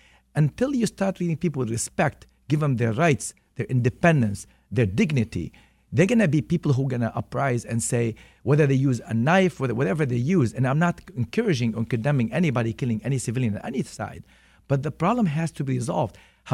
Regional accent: South Governorate, Lebanon; I grew up in South Lebanon, in an era that preceded Hamas and Hezbollah.

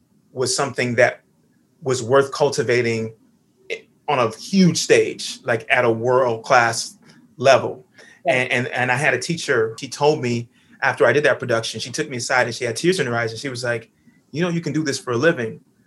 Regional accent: Miami, Florida, United States; I grew up in Miami, Florida, singing in church.

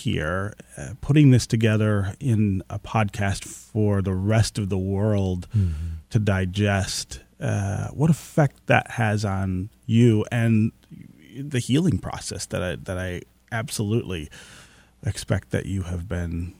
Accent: Detroit, Michigan, United States; I don't scare easily because I am from Detroit.

